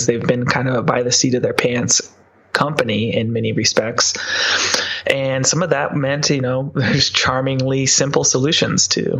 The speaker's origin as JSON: {"language": "English", "region": "California", "country": "United States", "tie": "born or raised there", "said": "this is one of the privileges of growing up in the Bay Area in California."}